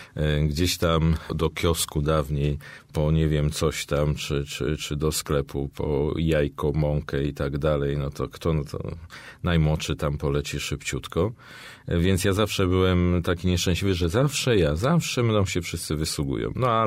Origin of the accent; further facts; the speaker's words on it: Skalbmierz, Świętokrzyskie Voivodeship, Poland; Ja się wychowałem w malutkim miasteczku w miejscowości Skalmierz, to się nazywa niedaleko Krakowa, 42 kilometry.